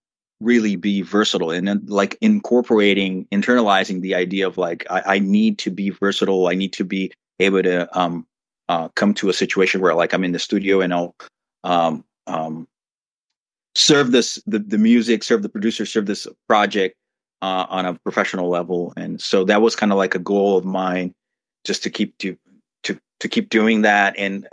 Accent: São Paulo, Brazil; moved back to my hometown, São Paulo, which is kind of like, you know, a major center, you know, a financial industrial center in Brazil.

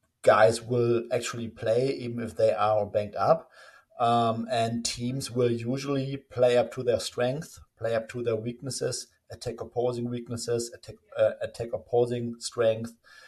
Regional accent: Germany; English is a second language; growing up in Germany, like everyone at some point becomes dedicated to soccer in some form.

